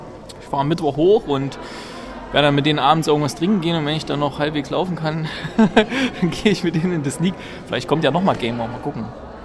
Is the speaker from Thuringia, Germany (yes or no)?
yes; Gera, Thuringia, Germany; also in meiner alten Heimatstadt, haben wir auch ein Forum, www.film-gera.de